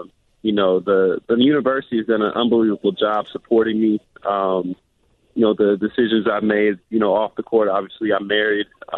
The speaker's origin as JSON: {"language": "English", "region": "California", "country": "United States", "tie": "born or raised there", "said": "he grew up in the same – you know, area I grew up in the Bay Area. So I, you know, I grew up playing against him"}